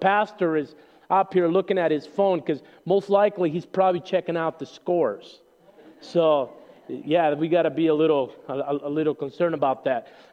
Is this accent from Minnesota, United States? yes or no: yes; Minnesota, United States; My wife and I'm originally from Minnesota. My wife is from Madison.